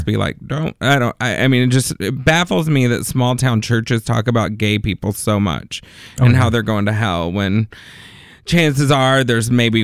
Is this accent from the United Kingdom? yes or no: no; Texas, United States; I grew up in Texas in a very small town, very Southern Baptist / very conservative Christian.